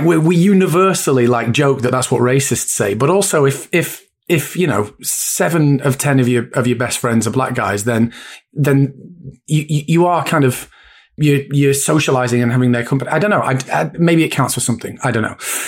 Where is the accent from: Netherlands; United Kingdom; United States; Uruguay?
United Kingdom; Bury, North West England; So I grew up in Bolton, which is, I grew up in Bury, went to school in Bolton.